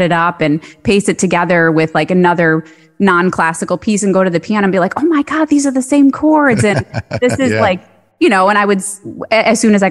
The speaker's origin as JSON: {"language": "English", "region": "Michigan", "country": "United States", "tie": "born or raised there", "said": "So I grew up in Metro Detroit area, about 30 minutes outside of Detroit."}